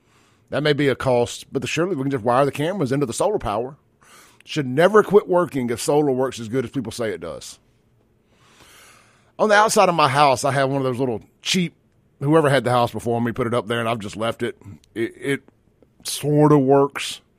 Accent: Byram, Mississippi, United States; I grew up in South Jackson, Byram.

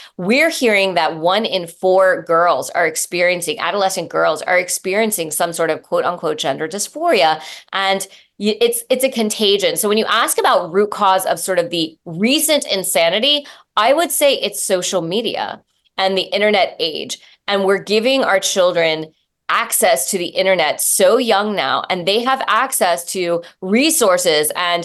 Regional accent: Leesburg, Virginia, United States; say like my hometown here in Leesburg, Virginia, you know, we've got Democratic majorities here.

